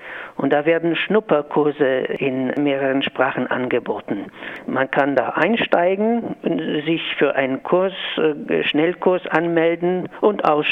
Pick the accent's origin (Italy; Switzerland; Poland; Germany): Poland; now in Graz, Austria; Und ich weiß zum Beispiel von meinem Heimatland Polen, da haben sich Kulturinstitute zusammengetan